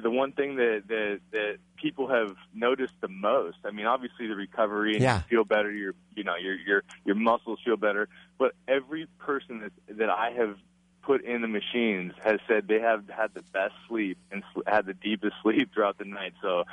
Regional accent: Los Angeles, California, United States; I'm born and raised in North L.A., and Big Game James Worthy is the original Big Game.

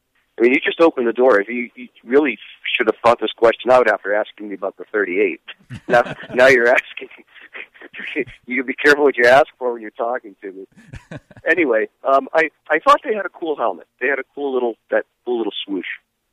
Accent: East Coast, United States; Okay, well, growing up on the East Coast, my parents separated and divorced as a little kid.

